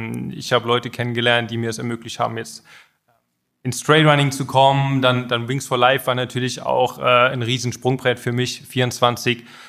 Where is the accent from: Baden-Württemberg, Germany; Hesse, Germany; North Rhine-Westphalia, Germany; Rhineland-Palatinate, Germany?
Rhineland-Palatinate, Germany; now in Austria; Also ich komme ursprünglich aus der Pfalz in der Nähe von Kaiserslautern